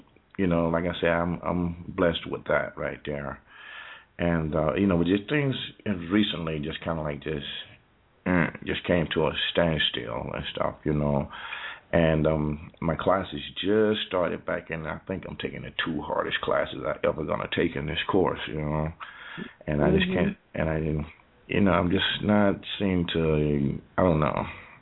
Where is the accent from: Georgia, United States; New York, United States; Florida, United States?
Georgia, United States; Atlanta; now in Wichita, United States; I'm originally from Atlanta. I'm in Wichita, Kansas, right now.